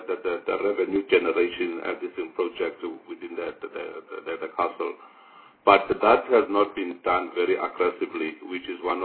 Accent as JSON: {"language": "English", "region": "North West", "country": "South Africa", "said": "And I know in my area, I'm from the Northwest."}